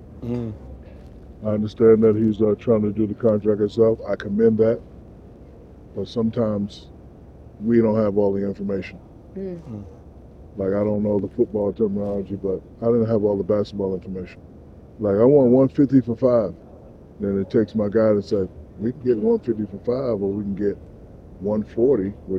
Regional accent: Newark, New Jersey, United States; Yeah, I'm from Newark.

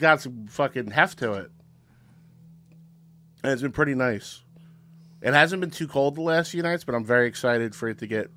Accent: Secaucus, New Jersey, United States; Sea Caucus.

